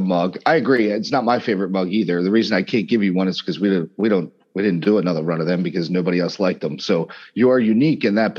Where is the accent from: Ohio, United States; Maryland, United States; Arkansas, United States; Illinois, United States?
Maryland, United States; Perry Hall; also born or lived in Kingsville; Perry Hall, Kingsville.